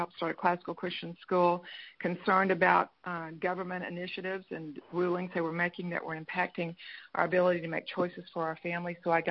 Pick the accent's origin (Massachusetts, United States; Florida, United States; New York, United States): Florida, United States; now in Texas, United States; I'm from Florida, so Pam Olson, I look forward to meeting you. I've got lots of folks in Florida I would like to connect you with.